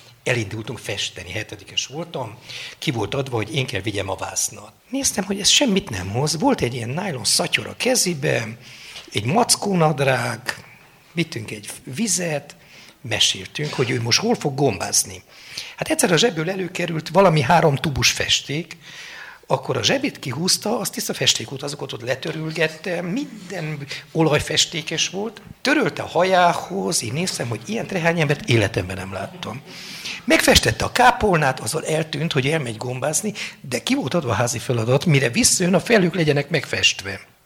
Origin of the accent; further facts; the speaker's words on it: Lăzarea, Harghita, Romania; Én a Szárhegyi táborban nőttem fel. Én egész kicsi koromtól ott voltam a táborban.